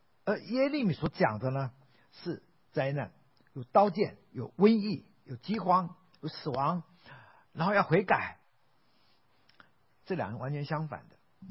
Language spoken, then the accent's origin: Chinese; Xiamen, Fujian, China; 但我只知道有一个地方，就在我的家乡福建厦门